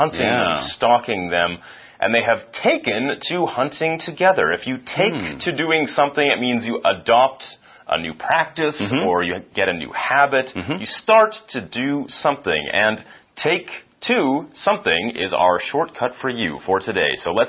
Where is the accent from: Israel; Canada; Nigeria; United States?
Canada; now in Taiwan; We're both from Canada.